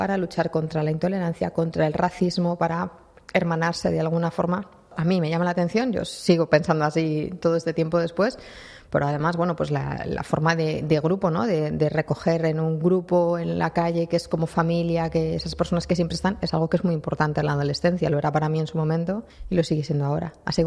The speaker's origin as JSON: {"language": "Spanish", "town": "Madrid", "region": "Community of Madrid", "country": "Spain", "said": "Soy madrileña, sí. Por eso aprovecho y pido disculpas por la entrevista en castellano, entiendo, pero no soy capaz de hablar catalá todavía."}